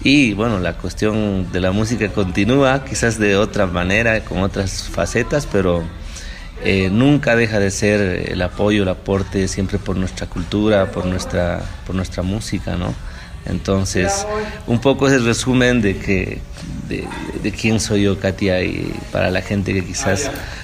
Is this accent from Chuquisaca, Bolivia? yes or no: yes; Sucre, Chuquisaca, Bolivia; soy de Sucre. A mis 6 años ingresé a estudiar en una escuela de música acá, como es el Centro Cultural Los Masis, con … hasta mis 14 años.